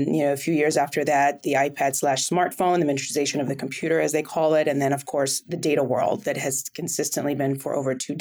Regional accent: Cairo, Cairo Governorate, Egypt; moved away as an adult; now in United States; So I'm born and raised in Cairo, Egypt. I came to the United States to do what all great immigrants do, is study.

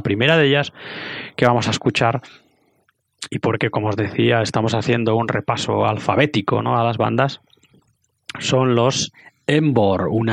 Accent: Bilbao, Basque Country, Spain; accent: Bilbao; que me perdonen los amigos vascos por mi acento de Bilbao.

